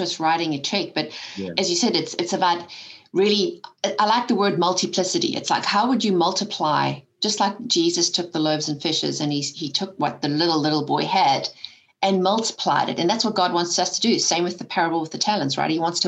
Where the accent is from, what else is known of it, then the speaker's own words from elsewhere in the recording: South Africa; you and I were born and raised in South Africa.